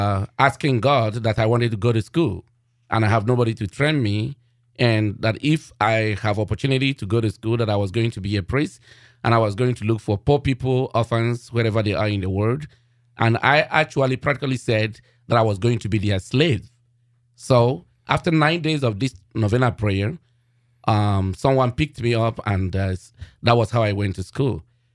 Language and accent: English; Nigeria; I belong to the diocese of a diocese in Cameroon called Bafang, but Bafang. I'm not from Cameroon. I'm from Nigeria.